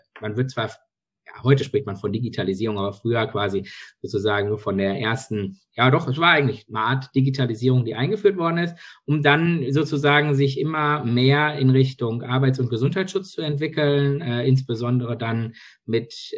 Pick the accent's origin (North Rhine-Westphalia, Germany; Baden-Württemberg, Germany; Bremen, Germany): North Rhine-Westphalia, Germany; Wanne-Eickel; born there; Also ich komme gebürtig aus Wanne-Eickel, kennt jeder, denke ich mal, aus diversen Songs. Arbeite in Bochum derzeit